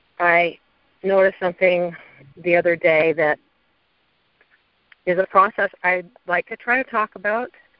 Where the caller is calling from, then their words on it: San Francisco, California, United States; I'm calling from San Francisco.